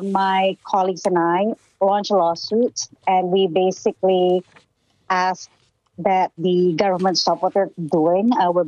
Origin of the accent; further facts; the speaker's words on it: Indonesia; I grew up in Indonesia. I grew up under an authoritarian regime.